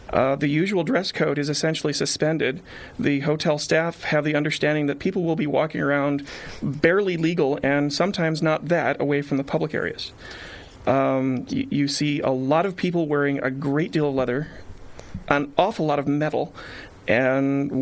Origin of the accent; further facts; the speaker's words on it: Pittsburgh, Pennsylvania, United States; I mean, we're here from Pittsburgh